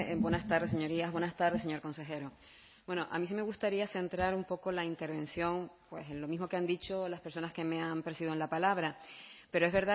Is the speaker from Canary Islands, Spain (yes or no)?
yes; Canary Islands, Spain; somos los canarios los que tenemos que formar la parte más importante de este plan.